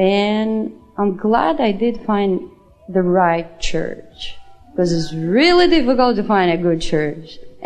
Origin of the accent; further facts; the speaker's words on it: Vancouver, British Columbia, Canada; from Vancouver.